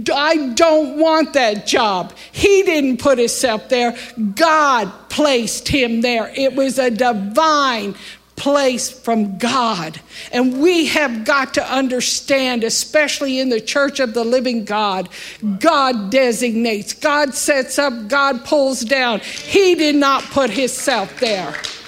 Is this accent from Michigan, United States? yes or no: no; Albuquerque, New Mexico, United States; I come from Albuquerque. We were caught in a sandstorm one time.